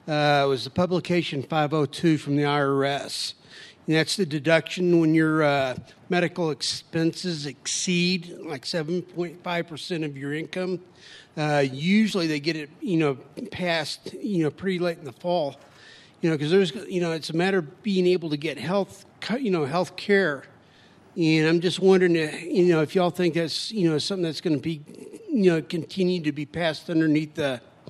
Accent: Texas, United States; I'm from Texas.

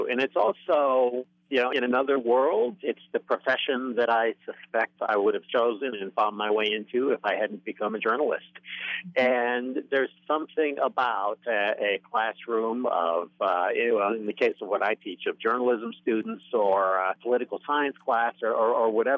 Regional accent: Monroe, Michigan, United States; at my local hometown commercial radio station. My hometown is Monroe, Michigan.

